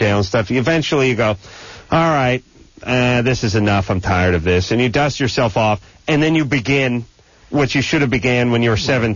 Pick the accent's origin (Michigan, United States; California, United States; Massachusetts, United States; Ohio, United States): California, United States; North Hollywood; I grew up in North Hollywood with a lot of guys who did a lot of stuff